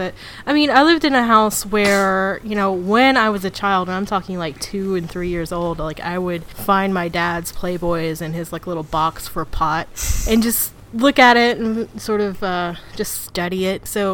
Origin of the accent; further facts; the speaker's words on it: Tennessee, United States; now in Texas, United States; Before we moved to Texas, we lived in my hometown in Tennessee for a little while.